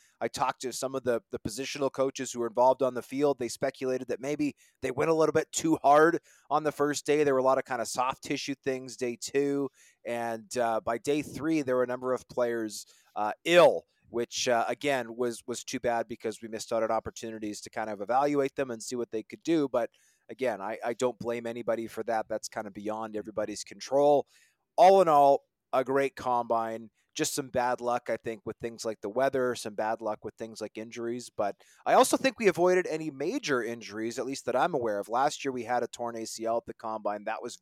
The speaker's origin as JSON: {"language": "English", "town": "Winnipeg", "region": "Manitoba", "country": "Canada", "tie": "born or raised there", "said": "I've lived in Manitoba my whole life. I'm born and raised in Winnipeg, live in Winnipeg."}